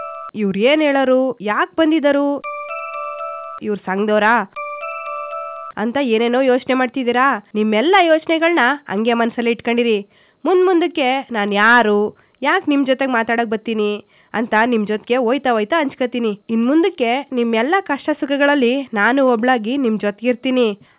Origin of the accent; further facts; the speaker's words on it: Gangalli, Karnataka, India; ನಾನು ಗಂಗಳ್ಳಿಯವಳು. ನಮ್ಮೂರಲ್ಲೆಲ್ಲರೂ